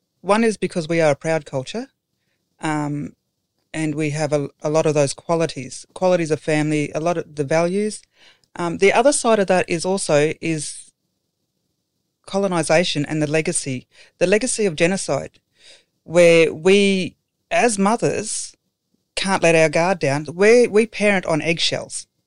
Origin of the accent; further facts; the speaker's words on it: Shepparton, Victoria, Australia; also born or lived in Rockhampton; I come from Shepparton originally, Yorta Yorta people. I'm the eldest of nine children from my mum. I grew up in between Shepparton and Rockhampton in Queensland, Joscaly. My dad was a South Sea Islander. My father was Italian.